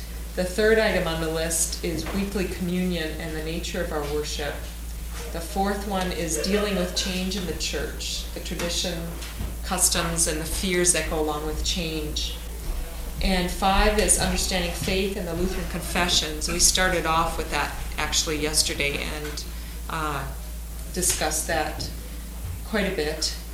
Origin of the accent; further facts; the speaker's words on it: Camrose, Alberta, Canada; And we're from Camrose, Alberta.